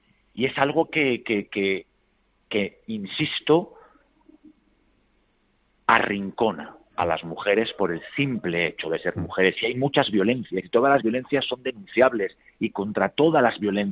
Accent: Madrid, Community of Madrid, Spain; yo soy un madrileño por todas partes, de padres y abuelos madrileños

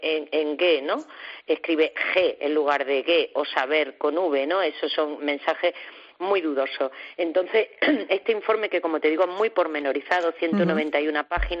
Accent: Andalusia, Spain; accent: Andalusian; yo soy andaluza, y a ver si la voy a liar más con mi acento

